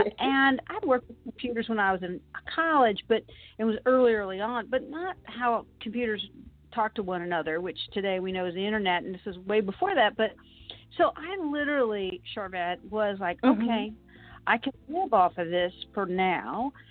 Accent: Williamsburg, Virginia, United States; I was actually born and raised in Williamsburg, Virginia. And that is, of course, the colonial capital of the United States.

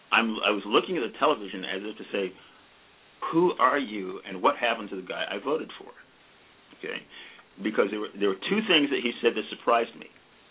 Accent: Columbus, Ohio, United States; I grew up in Columbus. We spent our last 8 years in London.

